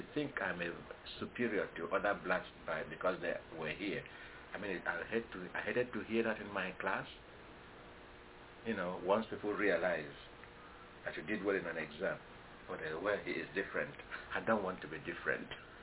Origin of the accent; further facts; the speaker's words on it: Nigeria; now in United States; because I'm from Nigeria, I am superior to other